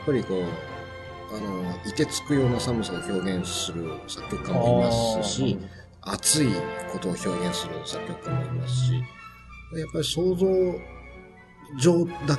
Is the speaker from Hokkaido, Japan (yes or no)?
yes; Hokkaido, Japan; 僕実は北海道出身なんですよ。